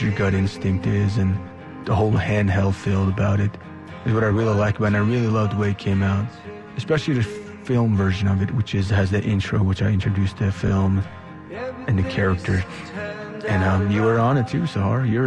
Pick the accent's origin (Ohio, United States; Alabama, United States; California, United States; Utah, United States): Utah, United States; Montezuma Creek; first language Navajo; English is a second language; I just spoke in my native tongue, the Navajo Indian language, which where I come from the Navajo Nation, Utah portion of the Navajo Nation.